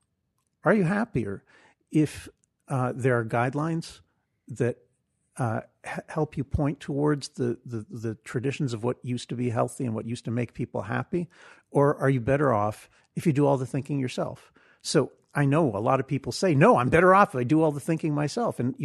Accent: New Jersey, United States; Well, you know, I grew up in New Jersey

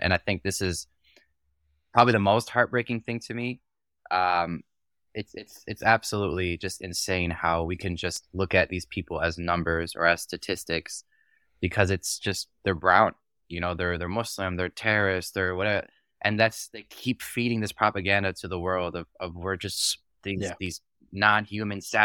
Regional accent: United States; Being Palestinian American has given me the most like crazy, like different perspective on life.

